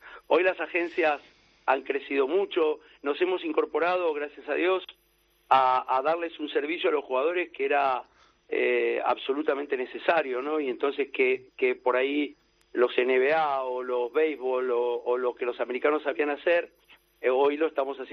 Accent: Argentina; moved away as an adult; yo soy argentino, pero llevo 47 años viviendo en este país.

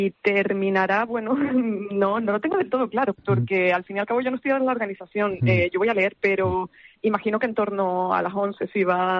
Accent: Canary Islands, Spain; somos poetas jóvenes de Tenerife

